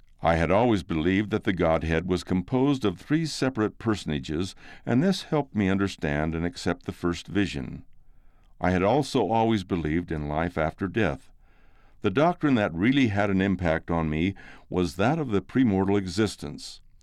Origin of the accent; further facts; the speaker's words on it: London, England, United Kingdom; born there; moved away as an adult; I was born in England, and in 1960, at age 20, I left London to seek my fortune.